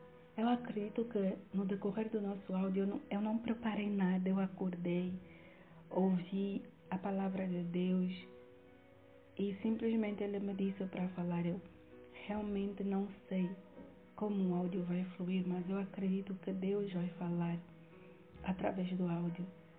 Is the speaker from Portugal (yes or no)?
no; Angola; que eu queria me formar no exterior do país, porque eu sou angolana.